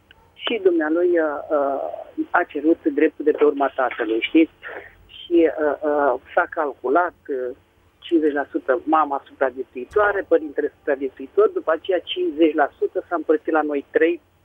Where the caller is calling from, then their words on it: Bucharest, Romania; sunt din București.